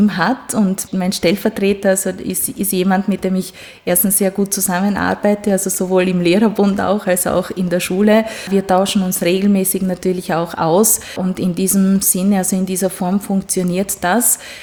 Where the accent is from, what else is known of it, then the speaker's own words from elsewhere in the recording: Romania; first language Hungarian; German is a second language; Ja, ich bin gebürtige Ungarin, das heißt, meine Muttersprache ist auch Ungarisch und meine Vorfahren sind im Grunde zum Großteil Ungarn, beziehungsweise auch Sachsen und Schwaben.